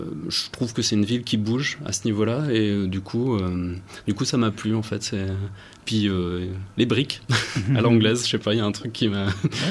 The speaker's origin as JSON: {"language": "French", "region": "Normandy", "country": "France", "lives_now": "Lille, France", "said": "donc en fait, je viens de Normandie, je suis sur l'île depuis à peu près 3-4 ans."}